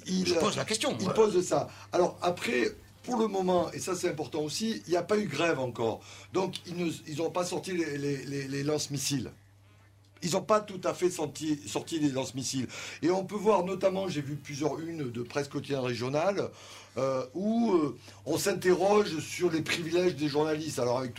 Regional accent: Bordeaux, Nouvelle-Aquitaine, France; Et je suis de Bordeaux, donc ouais.

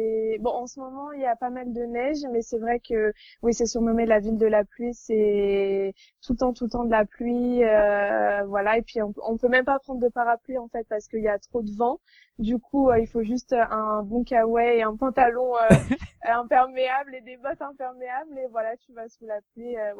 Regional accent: Paris, Île-de-France, France; now in Norway; j'ai fêté mes 18 ans ici en Norvège avec ma famille d'accueil. Et puis, donc je suis parisienne, j'habite en banlieue parisienne. Et actuellement, en Norvège, je suis dans une ville qui s'appelle Bergen, qui est sur la côte ouest, sur la côte ouest de la Norvège

